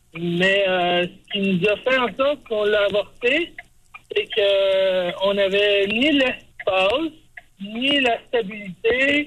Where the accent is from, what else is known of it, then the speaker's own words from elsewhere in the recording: Quebec City, Quebec, Canada; now in Gatineau, Canada; Moi, je viens de Québec, elle vient d'ici.